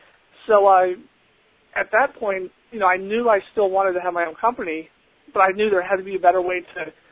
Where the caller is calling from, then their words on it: Tampa, Florida, United States; Today I'm in Tampa, Florida.